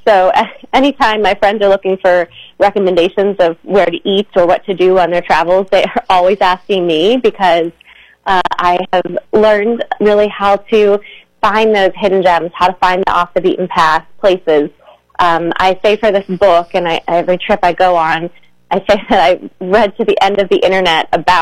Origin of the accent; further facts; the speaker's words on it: Penn Township, Pennsylvania, United States; now in Pittsburgh, United States; Yes, so I grew up in Penn Township. I went to Penn Trafford High School. I grew up on a farm out there, and nowadays I live in the Strip District.